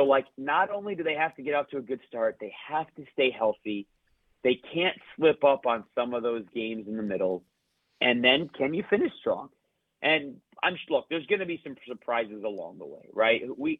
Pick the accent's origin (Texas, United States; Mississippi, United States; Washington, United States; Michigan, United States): Michigan, United States; I grew up in Michigan. I grew up listening to the radio because games were blacked out because nobody went to the Pontiac Silverdome.